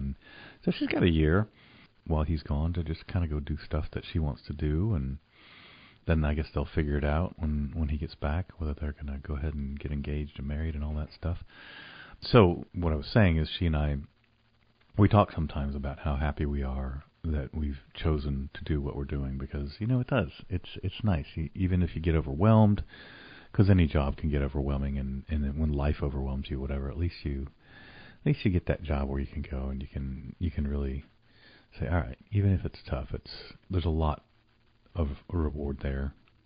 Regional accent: Oklahoma, United States; now in Champaign-Urbana, United States; When I grew up in Oklahoma, I didn't really know any farmers

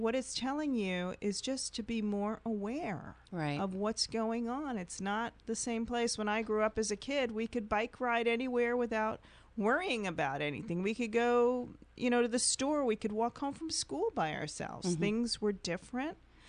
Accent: New York, United States; I'm born and raised in New York, and it sort of stays with me

